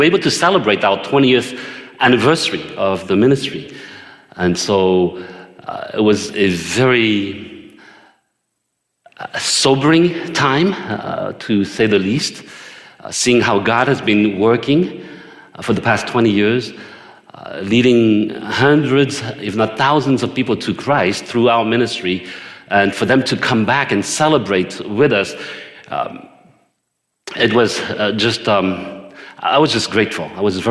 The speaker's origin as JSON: {"language": "English", "country": "France", "tie": "born or raised there", "also_born_or_lived": "Hong Kong", "said": "You know, I'm not British, but I grew up in France. I was born in Hong Kong."}